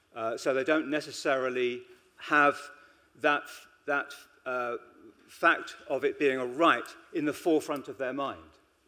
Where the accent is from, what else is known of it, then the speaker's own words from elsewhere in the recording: United Kingdom; being a British man, that's not unusual